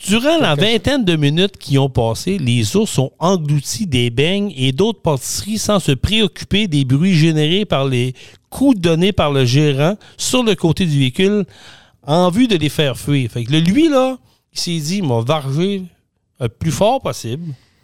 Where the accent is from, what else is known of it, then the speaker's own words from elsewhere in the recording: Scott, Quebec, Canada; moi, je sais que dans mon coin de chez nous, à Scott